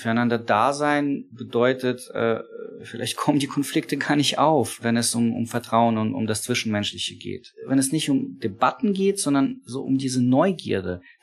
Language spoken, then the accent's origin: German; Ukraine; Ich komme aus der Ukraine, bin sozialisiert mit vielem aus der Sowjetunion